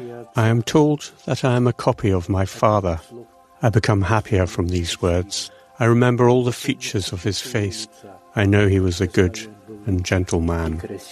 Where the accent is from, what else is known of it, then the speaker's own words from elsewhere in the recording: Tashkent, Uzbekistan; I'm from Tashkent. I was born on December 25th, 1955.